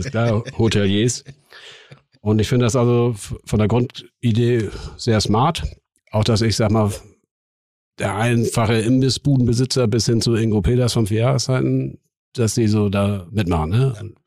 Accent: Hamburg, Germany; Ich bin echter Hamburger

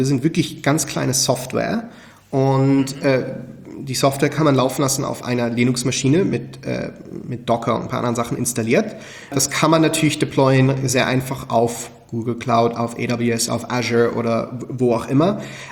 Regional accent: Switzerland; als Schweizer

